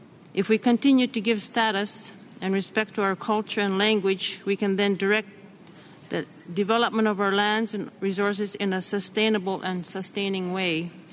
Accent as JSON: {"language": "English", "region": "Nunavut", "country": "Canada", "said": "I'm from Nunavut, Canada."}